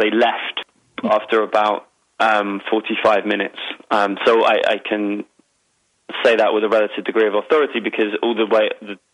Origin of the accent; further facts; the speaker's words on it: United Kingdom; both Andreas and myself are white European looking. I'm from the United Kingdom